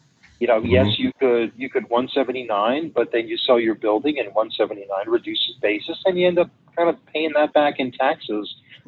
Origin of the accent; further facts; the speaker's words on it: Northeast, United States; now in Arizona, United States; But I come from the Northeast where, you know, shingle roofs, you know, do not last 39 years